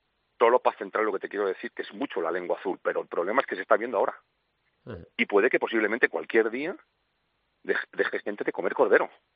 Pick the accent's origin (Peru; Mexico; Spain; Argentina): Spain; Segovia, Castile and León; Como te he dicho, soy de Segovia.